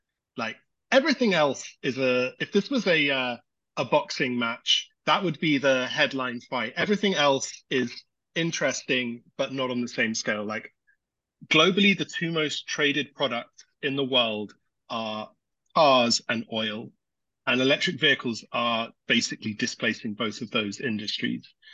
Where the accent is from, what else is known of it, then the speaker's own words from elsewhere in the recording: United Kingdom; accent: British; Pardon my British accent. I think you say niche in North America.